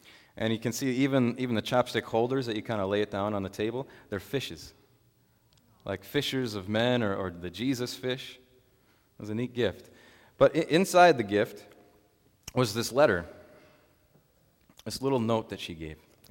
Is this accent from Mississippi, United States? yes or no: no; Minnesota, United States; born there; I was born in Minnesota, in the United States, in North America, in the Western Hemisphere.